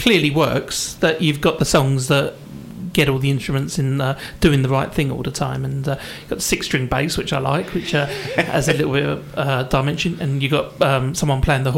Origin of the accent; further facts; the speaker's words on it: Romford, London, United Kingdom; I grew up in Romford and I was very familiar with the 174 bus